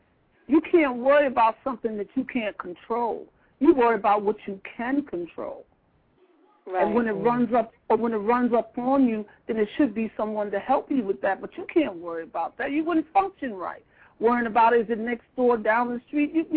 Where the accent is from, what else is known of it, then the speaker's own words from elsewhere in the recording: Bronx, New York, United States; Okay, so we all right. I'm from the Bronx.